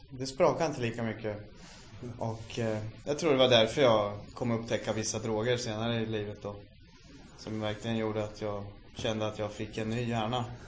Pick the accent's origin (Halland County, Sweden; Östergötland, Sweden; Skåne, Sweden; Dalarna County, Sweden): Östergötland, Sweden; Norrköping; also born or lived in Stockholm; Så är jag född 1965 på Sabbatsberg. Och... bodde ett par år i Hässelby, sen flyttade vi till Norrköping.